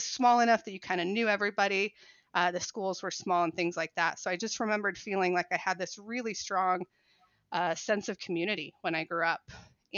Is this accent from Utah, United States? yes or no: yes; Utah, United States; So I grew up here in Utah, in a little town kind of out in the West Desert of Utah.